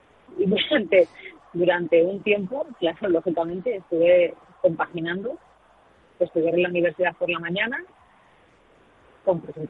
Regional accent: Santurce, Basque Country, Spain; Yo voy mucho a mi pueblo, siempre que puedo me estaba Santurce

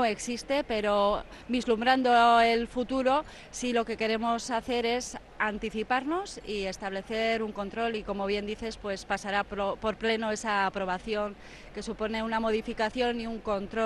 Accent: Bilbao, Basque Country, Spain; Yo creo que como bilbaína, pues, esto es una bilbainada

